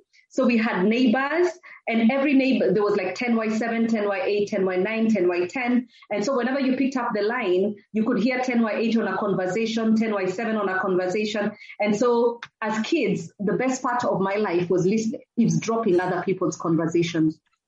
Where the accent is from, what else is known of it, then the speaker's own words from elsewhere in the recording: Nairobi, Kenya; Oh, I was born in Nairobi, Kenya, in Utawala, the Utawala area. If you know Embakasi, I'm a Utawala chick. That's where I was born and bred, born and raised.